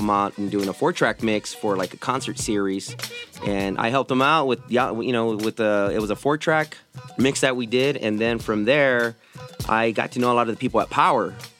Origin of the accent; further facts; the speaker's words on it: Santa Ana, California, United States; I just wanted to be a cop in my good old town of Orange County. I mean, I'm from Santa Ana